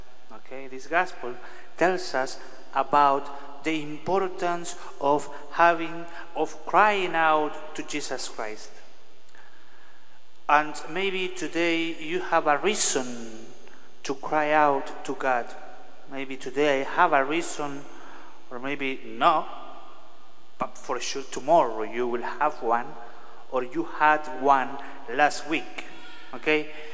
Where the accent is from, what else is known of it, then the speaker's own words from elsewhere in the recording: El Salvador; I'm originally from El Salvador. I was in Boulder, Sacred Heart of Jesus, for 4 years